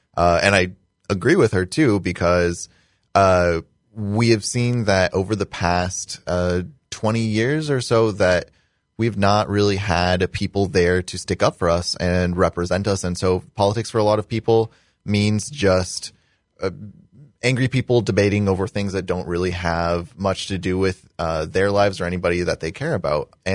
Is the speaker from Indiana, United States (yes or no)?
no; Bushnell, Illinois, United States; Yeah, so I'm from Bushnell. I started preschool in Bushnell, graduated high school in Bushnell, and so I've grown up pretty much my whole life around the area.